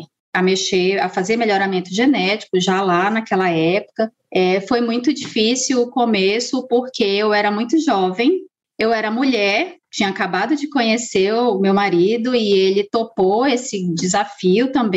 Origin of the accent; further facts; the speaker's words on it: Boa Vista, Roraima, Brazil; É, eu sou de Roraima, né? Sou da capital de Boa Vista.